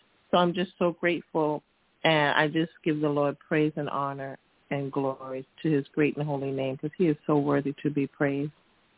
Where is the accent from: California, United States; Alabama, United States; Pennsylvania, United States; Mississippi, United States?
Pennsylvania, United States; I know I'm … from Pennsylvania, but in Pennsylvania, I just wanted to say it snowed over here.